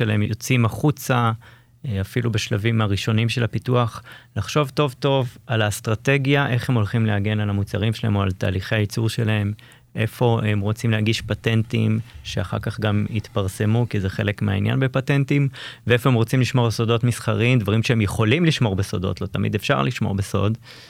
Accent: Haifa, Haifa District, Israel; אני חיפאי במקור

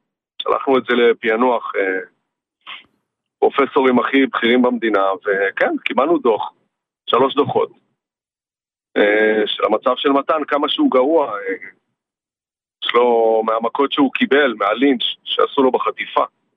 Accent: Kiryat Bialik, Haifa District, Israel; אנחנו מקריית ביאליק.

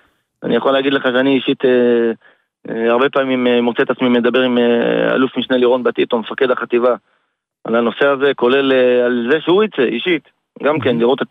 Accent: Jerusalem, Jerusalem District, Israel; now in Rishon LeZion, Israel; מירושלים.

